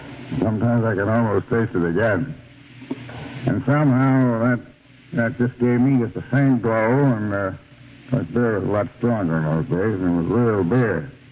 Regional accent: Albany, New York, United States; I come from Albany, New York. It's my native town. Went to a private school there.

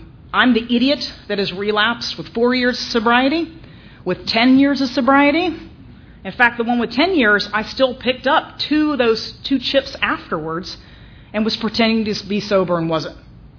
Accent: Cartersville, Georgia, United States; accent: twang; I'm from Cartersville. If I'm around my family for too long, I start talking with a little bit of twang.

